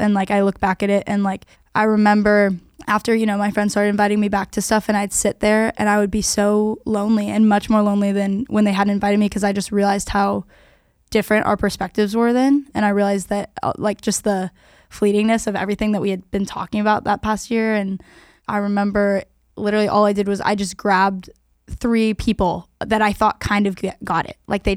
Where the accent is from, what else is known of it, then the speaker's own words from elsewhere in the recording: Austin, Texas, United States; you know, we grew up in Austin.